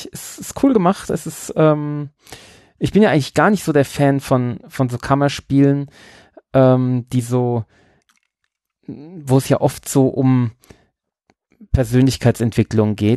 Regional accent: United States; German is a second language; den kann man halt, ich glaube, ich als Amerikaner nicht verstehen

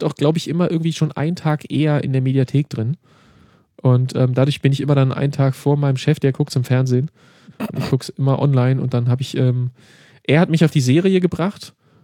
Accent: East Germany, Germany; ich bin ja auch im Osten aufgewachsen

